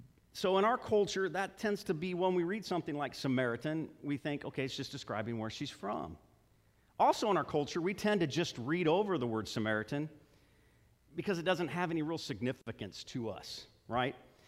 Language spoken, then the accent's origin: English; Illinois, United States; Where are you from? We're from Illinois.